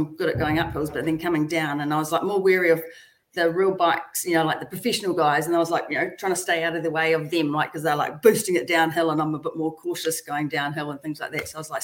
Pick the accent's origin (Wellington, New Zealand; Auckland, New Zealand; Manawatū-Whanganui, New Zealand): Manawatū-Whanganui, New Zealand; Palmerston North; because we're from Palmerston North